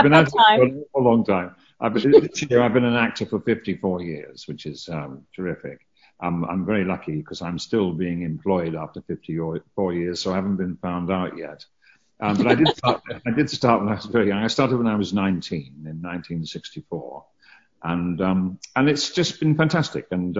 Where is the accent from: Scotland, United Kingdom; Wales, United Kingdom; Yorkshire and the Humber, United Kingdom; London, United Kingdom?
London, United Kingdom; where I was brought up in North London, in a place called Kilburn, it was a huge Irish community.